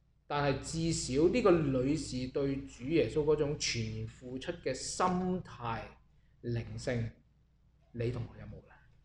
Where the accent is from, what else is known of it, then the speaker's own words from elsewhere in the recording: China; 我中國人有一句説話